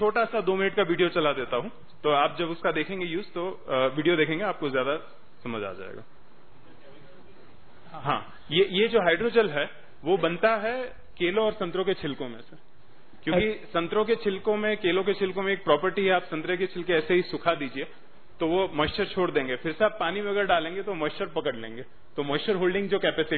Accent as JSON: {"language": "Hindi", "town": "Bharuch", "region": "Gujarat", "country": "India", "said": "हम जिस जिले से आते हैं भरूच से, 800 mm बारिश है"}